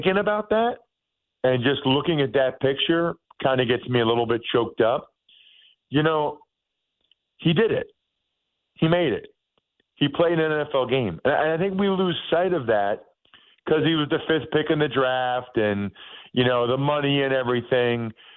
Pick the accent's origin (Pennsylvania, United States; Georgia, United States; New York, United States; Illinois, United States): Pennsylvania, United States; Wyomissing; I'm from Wyomissing, Pennsylvania. You know, like I was representing everyone from my hometown and my lifelong dream.